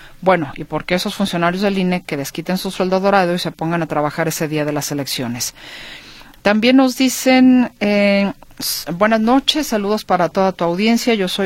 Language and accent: Spanish; Guadalajara, Jalisco, Mexico